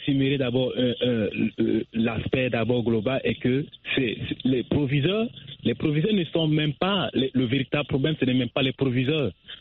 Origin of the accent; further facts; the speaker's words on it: Cameroon; nous savons comment les proviseurs ils vivent dans nos pays en Afrique, et si chez nous au Cameroun.